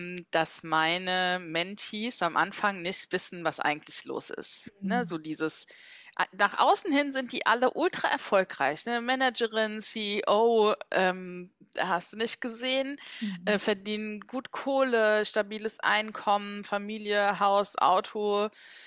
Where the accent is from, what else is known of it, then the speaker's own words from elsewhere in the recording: Mainz, Rhineland-Palatinate, Germany; now in Berlin, Germany; dass ich in meiner alten Heimat Mainz alles zurückgelassen habe, mit ein paar Kartons und meinem Hund nach Berlin gezogen bin vor einem halben Jahr